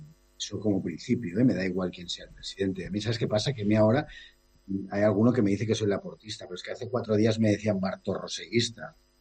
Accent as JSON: {"language": "Spanish", "region": "Catalonia", "country": "Spain", "said": "Hay que entender un poco cómo somos los catalanes"}